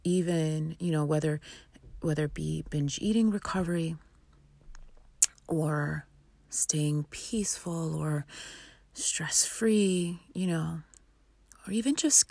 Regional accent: New York, United States; He's a Texan. I'm a New Yorker.

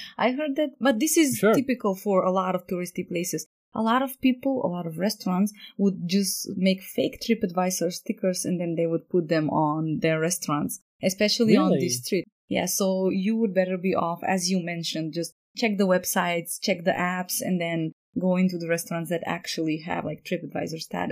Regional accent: Italy; accent: Italian; My Italian accent coming out.

